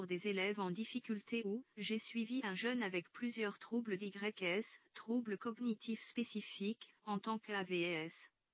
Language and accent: French; Lille, Hauts-de-France, France; Je suis originaire de Lille, j'ai réalisé des études d'éducatrice spécialisée en Belgique que j'ai validées par la suite en France, par une reconnaissance professionnelle. Je suis ensuite partie à Naen en Savoie